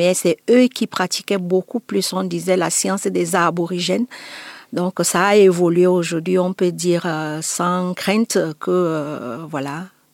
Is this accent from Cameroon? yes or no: yes; Cameroon; Je suis camerounaise, comme il a déjà été souligné.